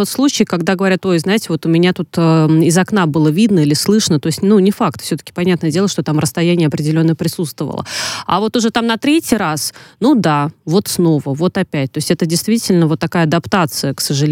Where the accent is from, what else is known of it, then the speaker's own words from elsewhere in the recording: Saratov, Saratov Oblast, Russia; я родом из Саратова